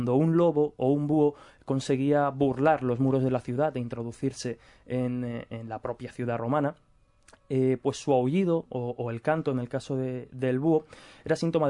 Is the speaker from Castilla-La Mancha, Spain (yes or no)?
yes; Castilla-La Mancha, Spain; Yo, por ejemplo, como manchego que soy, pues en muchísimos pueblos de Castilla-La Mancha encontramos precisamente el cuervo como representación de la muerte